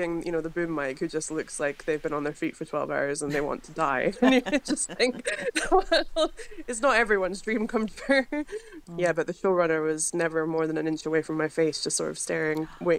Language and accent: English; Scotland, United Kingdom; Yeah, so I am autistic and I am Scottish